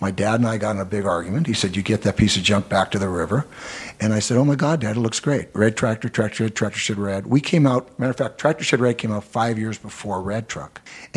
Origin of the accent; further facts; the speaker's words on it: Alameda, California, United States; also born or lived in Oakland; I'm born essentially growing up in Alameda. In order to leave Alameda, you have to go through Oakland. And I've lived in Oakland for 20 plus years.